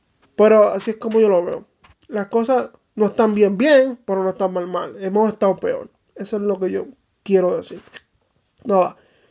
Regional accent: Puerto Rico; Yo creo que Puerto Rico, desde mi percepción como puertorriqueño, lo digo con mucha responsabilidad.

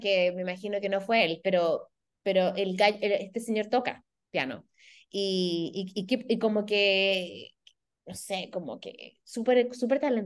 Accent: Chile; Y como chilenas, no, no.

